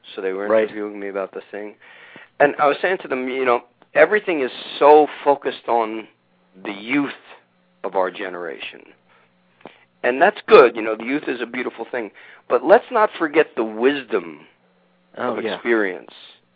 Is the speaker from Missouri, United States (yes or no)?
no; Philadelphia, Pennsylvania, United States; born there; moved away as an adult; now in New York, United States; I was born in Philadelphia.